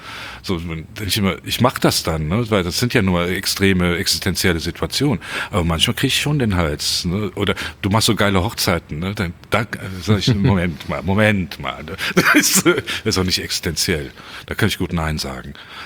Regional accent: Cologne, North Rhine-Westphalia, Germany; also born or lived in Bonn; Ich bin Südstädter, also ich bin Kölner.

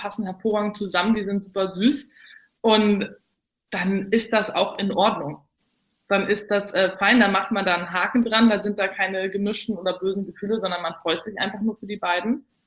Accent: Berlin, Germany; Weil ich bin ja sehr pragmatisch als Berlinerin

